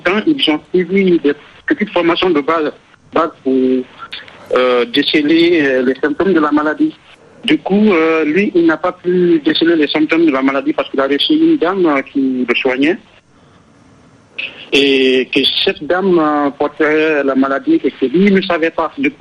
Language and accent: French; Guinea; Oui, je suis guinéen, originaire de la préfecture de Kégoni, précisément.